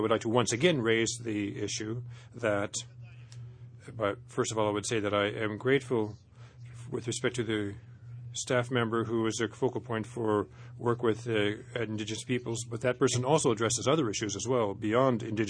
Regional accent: DR Congo; I'm from the Democratic Republic of the Congo, that is the very center of Africa.

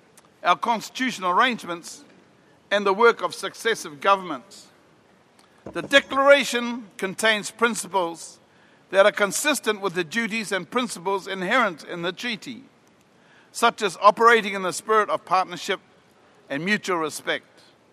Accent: New Zealand; I come humbly to you from New Zealand.

